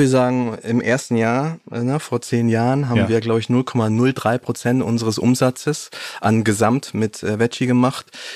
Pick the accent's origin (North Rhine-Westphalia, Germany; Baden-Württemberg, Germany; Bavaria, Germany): Baden-Württemberg, Germany; Also ich bin aufgewachsen im Schwabeländle, auf der grünen Wiese in einem kleinen Dorf.